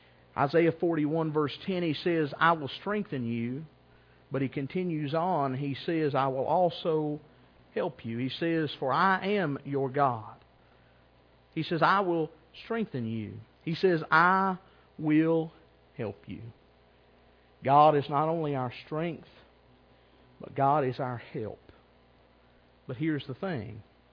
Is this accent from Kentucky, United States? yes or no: yes; Kentucky, United States; I grew up in Rockcastle County. The education wasn't the best.